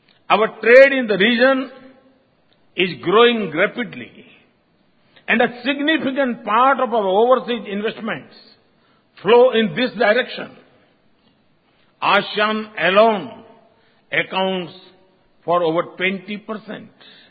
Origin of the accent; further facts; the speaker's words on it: Gujarat, India; English is a second language; Lothal, in my home state Gujarat, was among the world's oldest ports.